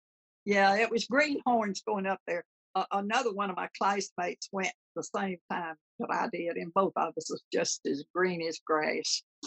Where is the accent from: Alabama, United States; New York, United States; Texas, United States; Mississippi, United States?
Mississippi, United States; now in Washington, United States; I was from Flower Talk, Mississippi.